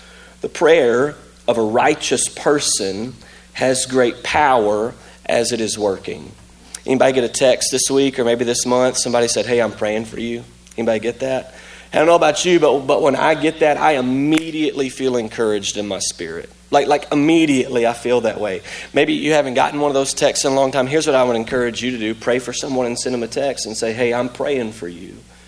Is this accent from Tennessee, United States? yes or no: yes; Tennessee, United States; I'm from Tennessee. We don't do that there.